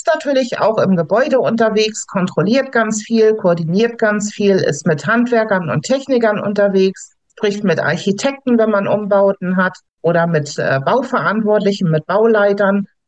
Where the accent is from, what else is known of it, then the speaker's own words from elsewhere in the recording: Hamburg, Germany; Ich komme aus Hamburg, werde 54 Jahre jung